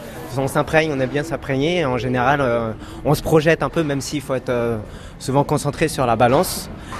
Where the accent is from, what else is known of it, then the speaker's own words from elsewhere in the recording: Paris, Île-de-France, France; je viens de Paris, donc il y aura toute ma famille.